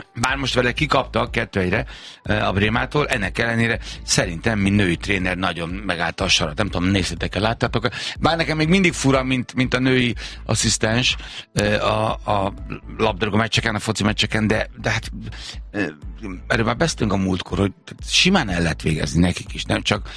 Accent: Hungary; Tehát hogy mi magyarok vagyunk, mindenhez értünk.

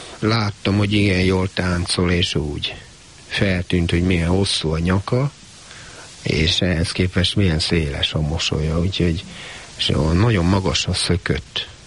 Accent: Budapest, Hungary; Mert én Pesten nőttem föl, és pontosan tudom, mi a hiány.

